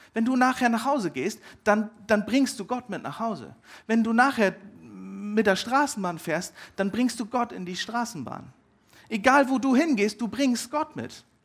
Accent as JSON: {"language": "German", "region": "England", "country": "United Kingdom", "said": "Ich bin Engländer"}